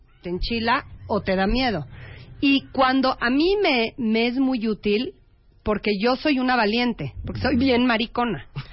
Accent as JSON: {"language": "Spanish", "country": "Mexico", "said": "No, yo soy muy sí, de México"}